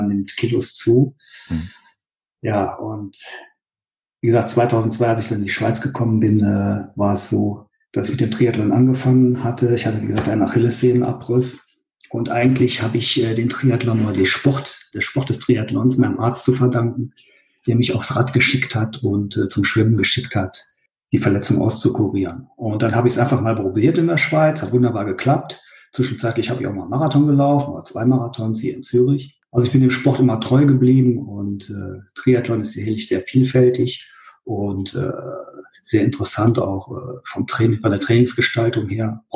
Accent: Germany; moved away as an adult; now in Schaffhausen, Switzerland; Ja, seit wann wohne ich in der Schweiz? Wie eben schon angemerkt, 2002 bin ich gezügelt aus Deutschland aus beruflichen Gründen nach Schaffhausen.

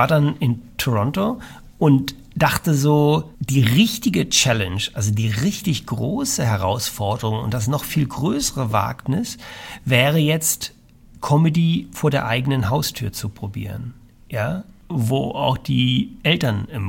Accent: Berlin, Germany; Und dann bin ich nach einem halben Jahr, wie gesagt, nach Berlin zurück. Wirklich also noch mal, also da, wo ich herkomme. Und habe mit 40, etwas mehr als 40, wieder bei meinen Eltern noch mal kurz gewohnt.

